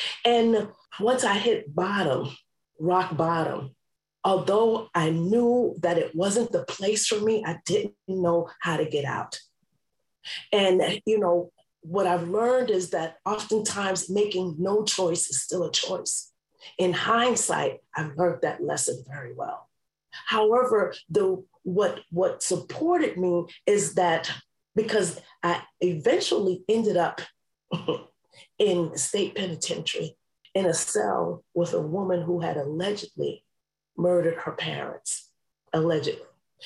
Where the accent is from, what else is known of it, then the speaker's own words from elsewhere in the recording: New York City, New York, United States; but I grew up in New York City, and there a great part of New York City is their transportation system and the subway system.